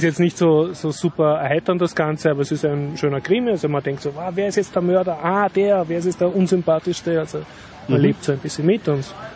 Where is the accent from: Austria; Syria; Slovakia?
Austria; Vienna; als Wiener, in dem man lebt.